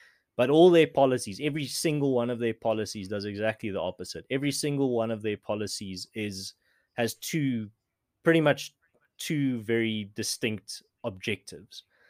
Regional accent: South Africa; my experience as growing up in South Africa, the people and communities and organizations that I've been exposed to in my short life here

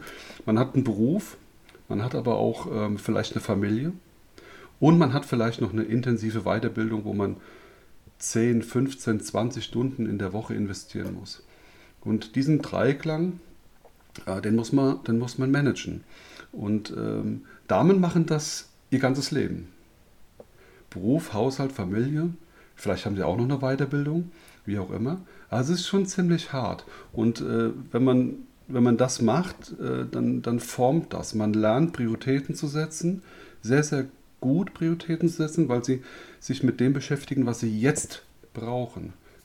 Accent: Rhineland-Palatinate, Germany; now in Deidesheim, Germany; Also in Rheinhessen bin ich geboren, also habe ich Jahrzehnte gelebt. In Bad Kreuznach bin ich geboren und dort auch aufgewachsen, also sozusagen ein Kreuznacher Gässje.

